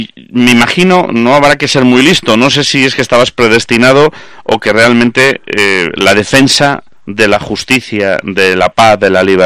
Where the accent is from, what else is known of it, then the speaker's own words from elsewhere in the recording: Salamanca, Castile and León, Spain; yo me crié en Salamanca